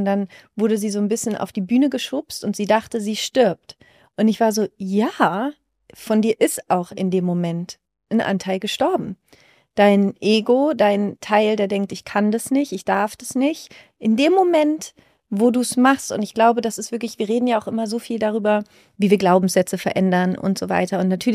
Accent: Überlingen, Baden-Württemberg, Germany; born there; ich bin in Überlingen geboren

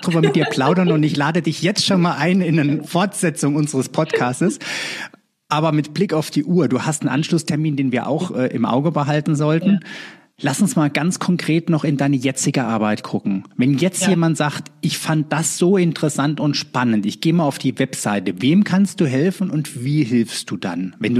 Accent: Germany; ich bin ja Deutscher

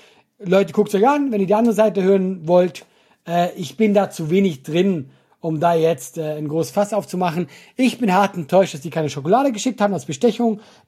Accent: Switzerland; Ja, ich hab's als Schweizer falsch ausgesprochen

